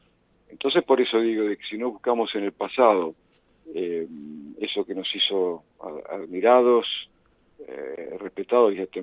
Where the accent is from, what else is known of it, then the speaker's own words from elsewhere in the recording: Argentina; Yo estoy acostumbrado a ser argentino porque hace 68 años que soy argentino